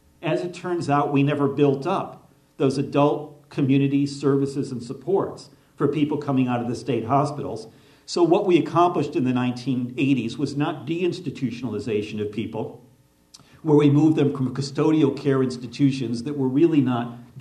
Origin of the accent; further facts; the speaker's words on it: Middletown, Connecticut, United States; In my hometown of Middletown, Connecticut, we had one of the state psychiatric hospitals.